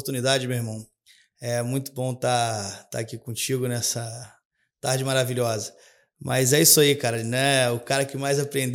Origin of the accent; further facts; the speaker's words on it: São Gonçalo, Rio de Janeiro, Brazil; Isso no Rio de Janeiro, São Gonçalo.